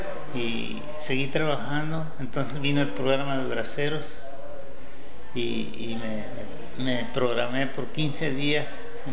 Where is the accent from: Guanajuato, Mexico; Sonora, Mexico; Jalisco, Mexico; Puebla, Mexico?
Jalisco, Mexico; Puente Grande; born there; Nací en Puente Grande, Jalisco.